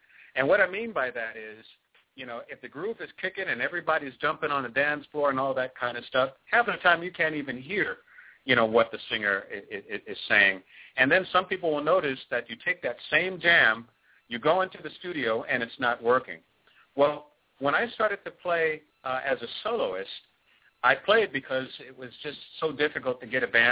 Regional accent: Philadelphia, Pennsylvania, United States; Many years ago, my brother and I, you know, we're from Philadelphia. We had a band.

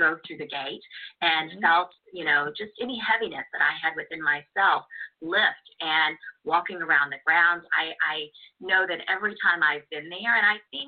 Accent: Oklahoma, United States; Well, in my world, shall we say, you know, I'm from Oklahoma

